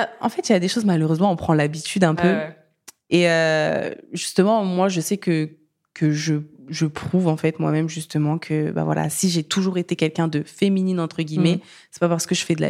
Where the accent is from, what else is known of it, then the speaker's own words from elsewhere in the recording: Mali; now in France; moi, je suis malienne française.